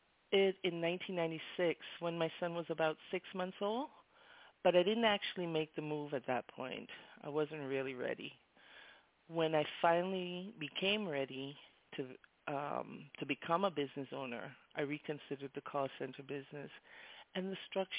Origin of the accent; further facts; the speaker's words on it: Toronto, Ontario, Canada; now in Miami, United States; Well, I'm from the U.S. My family is originally from Jamaica. I was raised in Toronto, Canada. I've been in the United States since 1977 when my family decided to move down to Miami, Florida. I've been here ever since, so this is my home.